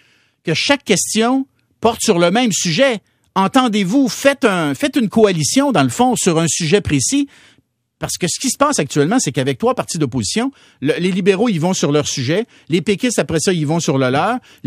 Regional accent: Berthier, Quebec, Canada; moi, tu sais, je viens de Berthier

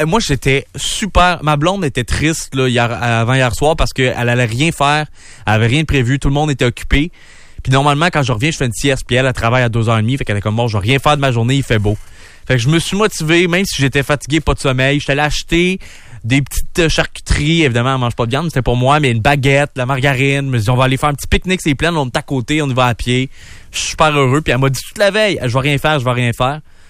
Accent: Montreal, Quebec, Canada; moi, je viens des banlieues de Montréal

